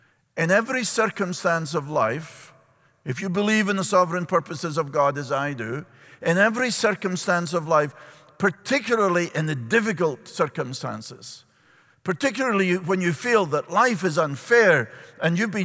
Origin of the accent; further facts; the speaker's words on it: Edinburgh, Scotland, United Kingdom; In my hometown of Edinburgh in Scotland